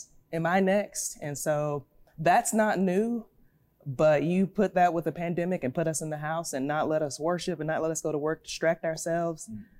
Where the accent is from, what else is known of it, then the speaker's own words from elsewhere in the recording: United States; But I'm also an American. I'm also a Black woman.